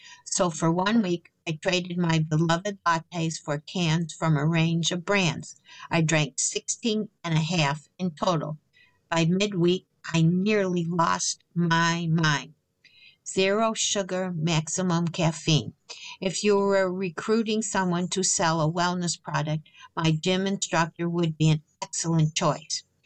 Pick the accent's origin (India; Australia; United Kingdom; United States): Australia; As an Australian, it's required by law.